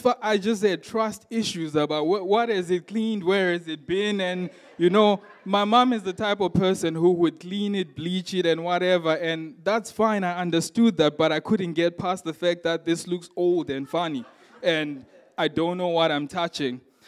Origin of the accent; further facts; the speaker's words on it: Zimbabwe; So I grew up in Zimbabwe, and we used to have floors that were polished floors.